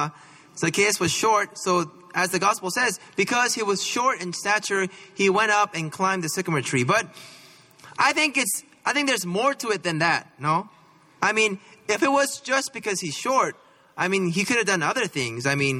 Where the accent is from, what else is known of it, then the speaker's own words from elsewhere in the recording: Cupertino, California, United States; I grew up in Cupertino, okay? And that's where I went to school, elementary, junior high, all right?